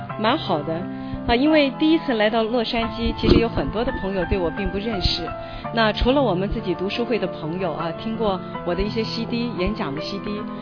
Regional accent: Taiwan; 那我是从台湾来的。

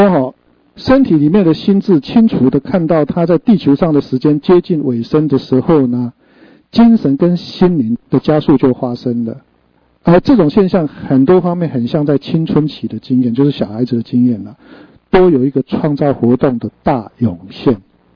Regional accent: Taiwan; accent: Taiwanese; 所以我们台湾话是讲说老狼跟他醒

